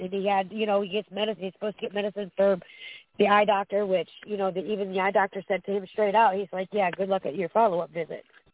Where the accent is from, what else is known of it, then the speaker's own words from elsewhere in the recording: Ohio, United States; I'm from Ohio